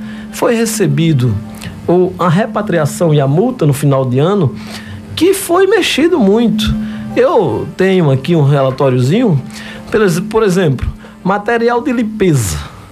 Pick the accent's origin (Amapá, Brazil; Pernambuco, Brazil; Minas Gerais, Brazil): Pernambuco, Brazil; Vitória de Santo Antão; born there; Minha cidade que eu aprendi a amar, como minha cidade natal, que eu nasci, Vitória de Santo Antão